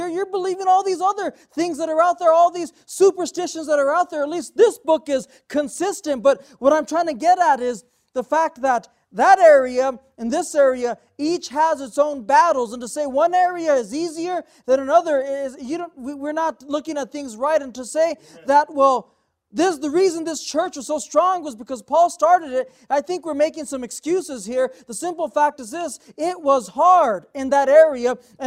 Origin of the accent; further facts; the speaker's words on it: Albuquerque, New Mexico, United States; I grew up in the South Valley. I grew up right down on Bonaguidi.